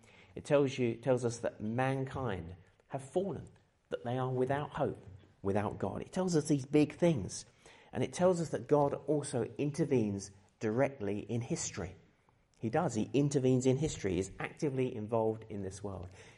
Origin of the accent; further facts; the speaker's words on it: Dartford, South East England, United Kingdom; We're from the Dartford area.